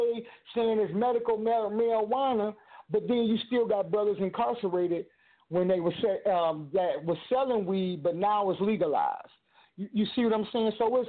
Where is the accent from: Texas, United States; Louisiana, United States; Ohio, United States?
Ohio, United States; now the opiates, especially in Ohio, because I'm from Ohio, the opiate epidemic came out.